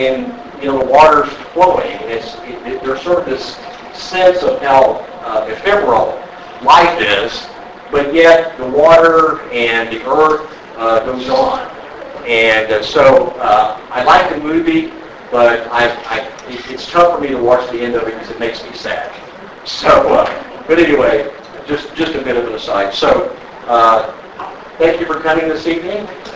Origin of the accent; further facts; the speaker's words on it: Dallas, Texas, United States; I grew up in Dallas, and it seems like my entire life we've been talking about doing something with the river that runs through Dallas.